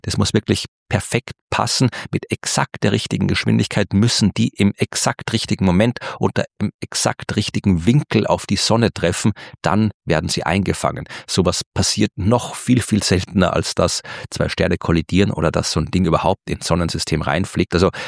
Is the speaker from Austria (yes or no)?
yes; Baden, Lower Austria, Austria; am 19. November bin ich mit Sternengeschichten live in meiner Heimatstadt in Baden bei Wien.